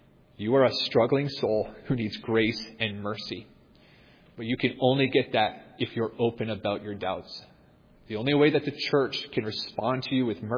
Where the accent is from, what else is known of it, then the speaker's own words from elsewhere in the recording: Ohio, United States; born there; the only reason why I believe this is because I was born into a Christian family in Ohio.